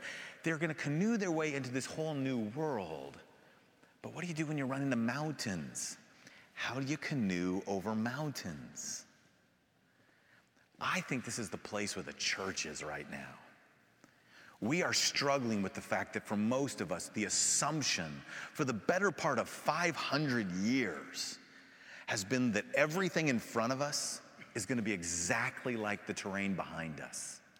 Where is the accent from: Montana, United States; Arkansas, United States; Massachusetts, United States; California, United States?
California, United States; but I'm from California. We had to turn that national park into condos a long time ago, right?